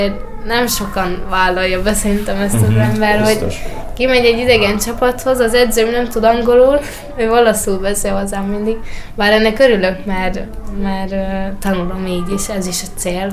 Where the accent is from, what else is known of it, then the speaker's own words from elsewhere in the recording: Hungary; Nagyon nehéz szerintem magyarként felvenni a versenyt így a kenyai futókkal.